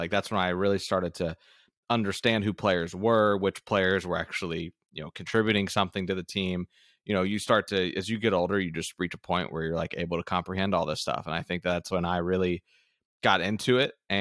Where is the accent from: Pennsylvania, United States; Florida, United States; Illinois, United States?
Florida, United States; I'm from – born and raised in Florida. So my family, you know, went to Magic games here and there, you know, in the 90s